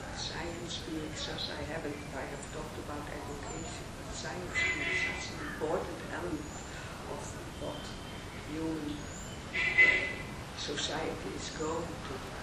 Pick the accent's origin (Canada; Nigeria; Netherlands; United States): Netherlands; moved away; I'm also from the Schiavel in Warschau, originally from the Netherlands, more than 32 years ago.